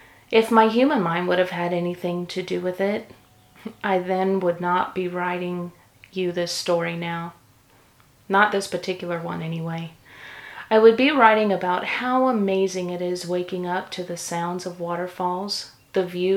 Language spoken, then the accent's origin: English; Jacksonville, Florida, United States; also born or lived in St. Petersburg, Florida; I was born in St. Petersburg, Florida, but was raised in Jacksonville, Florida. I was around 4 when we moved there. We lived in an apartment complex that rested on the banks of the St. Johns River.